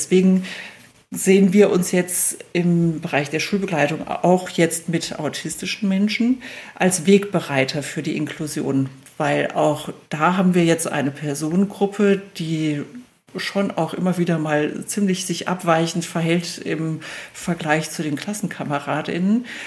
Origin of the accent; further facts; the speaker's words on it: Cologne, North Rhine-Westphalia, Germany; ich komme aus Köln